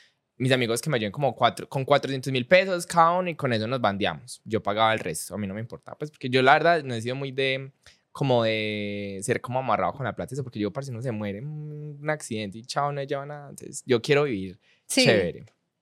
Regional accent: Bogotá, Colombia; moved away; Yo antes, cuando me vine de Bogotá, ajá.

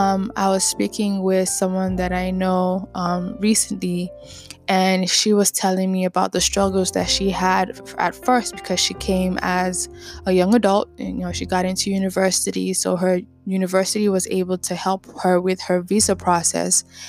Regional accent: Nigeria; accent: Nigerian; English is a second language; moved away; I was so scared, you know, me and my Nigerian accent, you know, the only accent that we know is a British accent

